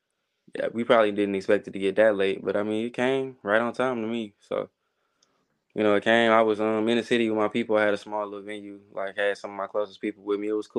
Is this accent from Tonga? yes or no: no; Detroit, Michigan, United States; I'm from Detroit.